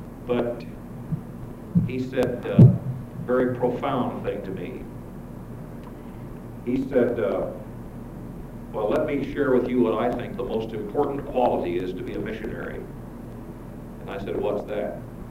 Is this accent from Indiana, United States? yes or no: no; Illinois, United States; town in Illinois that is the dirtiest, filthiest, cruddiest town in the state of Illinois, and that's my hometown.